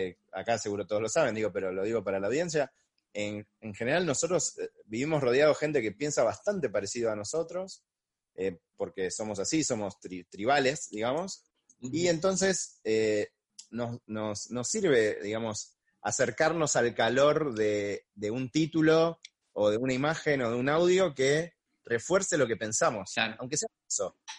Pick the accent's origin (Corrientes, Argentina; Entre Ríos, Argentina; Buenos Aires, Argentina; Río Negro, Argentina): Buenos Aires, Argentina; somos porteños, y estamos en la ciudad de Buenos Aires